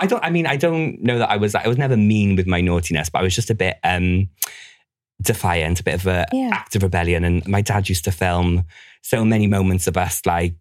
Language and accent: English; Cardiff, Wales, United Kingdom; I mean, it's even just so nice to sit with a fellow Welsh person.